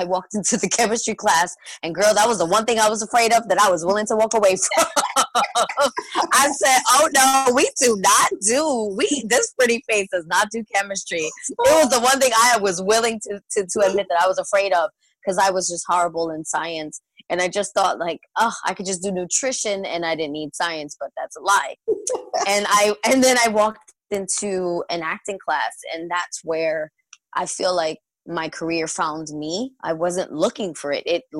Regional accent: Bronx, New York, United States; I grew up on 179th in Creston. And if you're not familiar with the Bronx back in the day before it's like the new hot place to live, I mean, it was pretty bad.

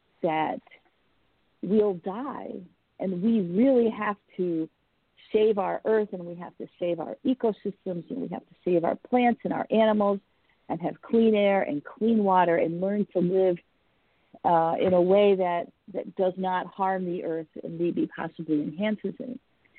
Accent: Endicott, New York, United States; I grew up in Endicott, New York, and we used to drive to Binghamton a lot.

